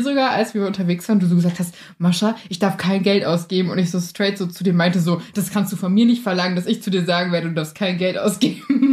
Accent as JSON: {"language": "German", "region": "North Rhine-Westphalia", "country": "Germany", "tie": "born there", "moved": "as an adult", "said": "Wir kommen beide gebürtig aus Nordrhein-Westfalen und sind vor kurzem nach Niedersachsen gezogen, rund 2 Stunden von Familie und Freunden entfernt."}